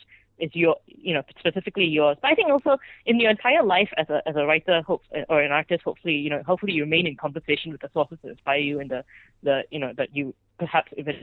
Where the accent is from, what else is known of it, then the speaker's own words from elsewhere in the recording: Malaysia; as a Malaysian